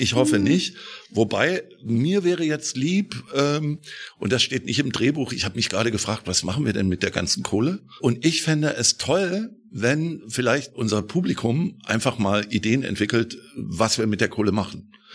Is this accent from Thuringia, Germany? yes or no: yes; Eisenach, Thuringia, Germany; Ich komme aus Eisenach